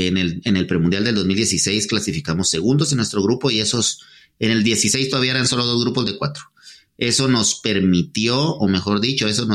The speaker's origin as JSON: {"language": "Spanish", "country": "Guatemala", "said": "creo que como guatemaltecos nuestra sociedad y nuestros grupos todavía no están listos"}